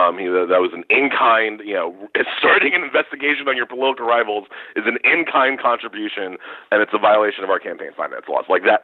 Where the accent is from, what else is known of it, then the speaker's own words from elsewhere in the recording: Queens, New York, United States; born there; Yeah. I like to tell people, look, I was born in Queens.